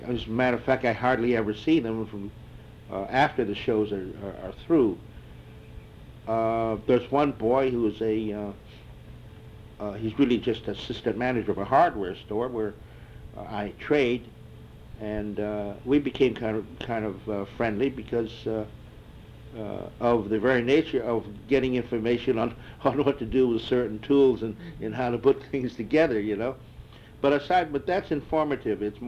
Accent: United States; my identity as an American Chinese is even more beneficial because I'm more easily identified.

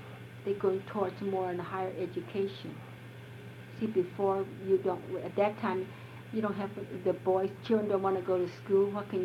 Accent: United States; born there; I said, I know I'm American. I call myself American Chinese because I am born here.

